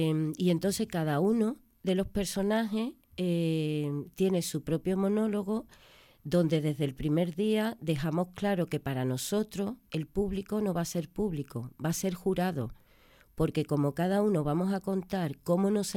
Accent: Andalusia, Spain; accent: Andalusian; Y bueno, tú sabes, yo defiendo mucho el andaluz. Yo soy actriz andaluza. Y a no ser que me pidan otra cosa, lo que yo voy a hablar siempre es mi andaluz.

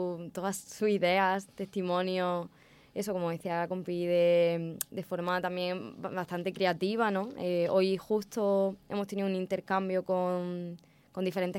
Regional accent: Pechina, Andalusia, Spain; Yo soy de Almería, de Pechina.

